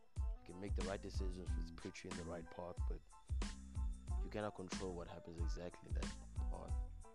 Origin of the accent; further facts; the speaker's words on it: South Africa; I'm from South Africa.